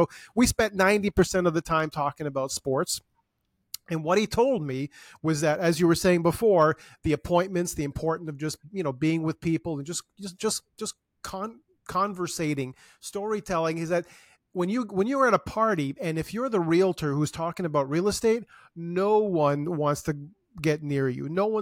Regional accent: Toronto, Ontario, Canada; Oh, I'm from Toronto. Oh, yeah, there's a you know, there's 50,000 agents in Toronto.

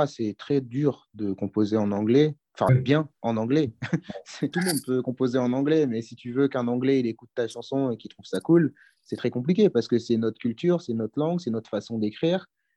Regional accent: Lille, Hauts-de-France, France; Non, c'est juste que nous, on vient de Lille.

